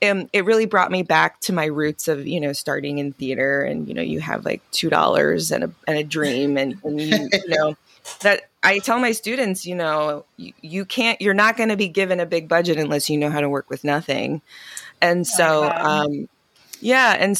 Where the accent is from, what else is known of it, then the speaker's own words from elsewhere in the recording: Connecticut, United States; born there; my dad is Dominican, my mom is Chilean and Puerto Rican, and I was born in Connecticut.